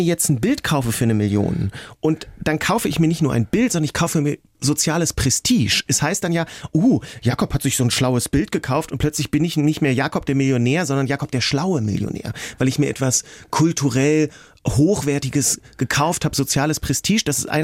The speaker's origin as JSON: {"language": "German", "town": "Hanover", "region": "Lower Saxony", "country": "Germany", "said": "Ich hatte mit 16 schon eine Jahreskarte in Hannover, wo ich herkomme, fürs Museum."}